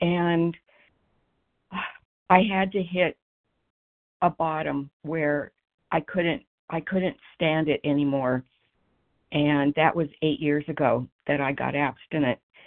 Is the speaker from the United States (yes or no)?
yes; Philadelphia, Pennsylvania, United States; from Philadelphia, and I am a sugar addict.